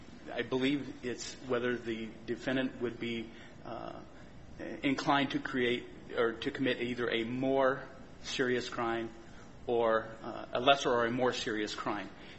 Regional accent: Montana, United States; I'm from Montana, a private practice attorney, CJA panel member.

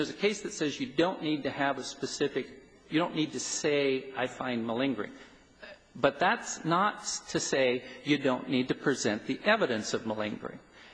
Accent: Montana, United States; I'm from Montana. It's like the traffic here. It drives me crazy. Why is that? I'm not used to it.

